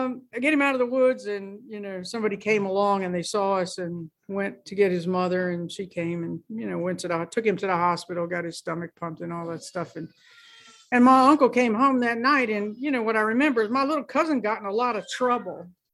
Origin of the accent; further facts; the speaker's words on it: Hopewell, Virginia, United States; I grew up in Hopewell. I was born there and raised in Hopewell, and I went to Hopewell Public Schools, and you know, it's just I was a Hopewell girl.